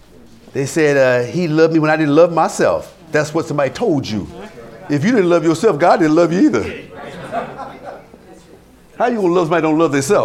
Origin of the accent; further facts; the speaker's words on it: Philippines; Forget about the fact that I'm Filipino.